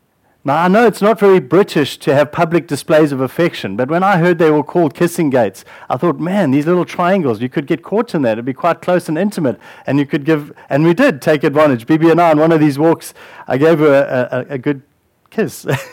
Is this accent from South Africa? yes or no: yes; South Africa; growing up in South Africa